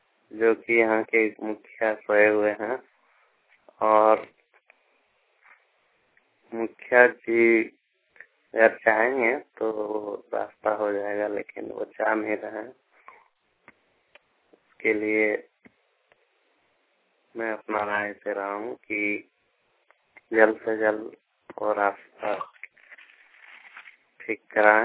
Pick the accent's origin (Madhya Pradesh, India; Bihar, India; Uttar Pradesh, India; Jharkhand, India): Jharkhand, India; ग्राम Kurwa, post Chaudhary Nawadi, थाना पालाजरी, जिला देवघर का रहने वाला हूँ।